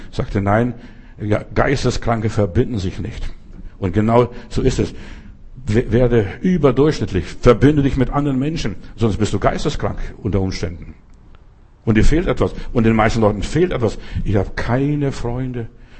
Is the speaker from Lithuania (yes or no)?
yes; Klaipėda County, Lithuania; was ich im Schneesturm im Winter bei uns in Ostpreußen, also im Memeland, erlebt habe.